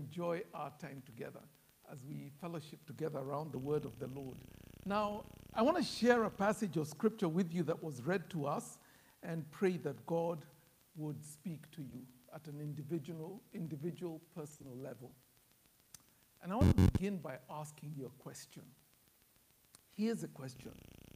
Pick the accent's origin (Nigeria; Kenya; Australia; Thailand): Kenya; And I'm a Kenyan, and the British colonized us for 100 years.